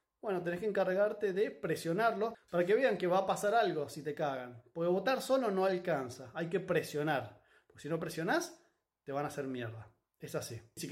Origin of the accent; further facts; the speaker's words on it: Argentina; todos teníamos una guita impresionante en Argentina. Bueno, ahora somos todos pobres